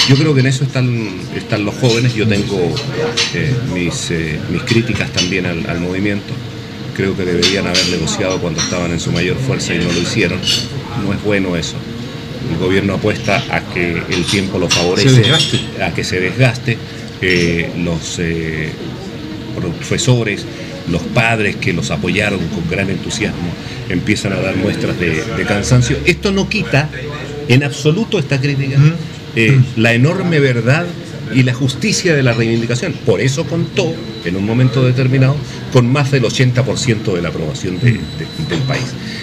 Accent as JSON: {"language": "Spanish", "town": "Copiapó", "region": "Atacama", "country": "Chile", "tie": "born or raised there", "also_born_or_lived": "Inca de Oro", "said": "Yo vengo de Inca de Oro, que es el pueblito donde nací, me crié en Copiapó."}